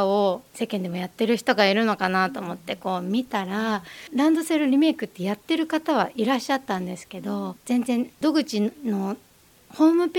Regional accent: Fujisawa, Kanagawa, Japan; 藤沢市の出身です、

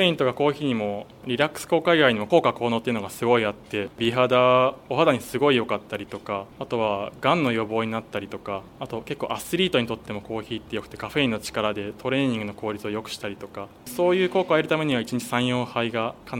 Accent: Fujisawa, Kanagawa, Japan; also born or lived in Nagoya / Seattle; 小さい頃は正直藤沢に対してただ生まれ育った場所っていう感覚で、好きって聞かれたら好きですけど、そんな自分から大好きって発信するほどではなかったんですけど、サラリーマンになって、実は名古屋で3年間働いてて、でその後にシアトル2年間渡って、地元を離れ

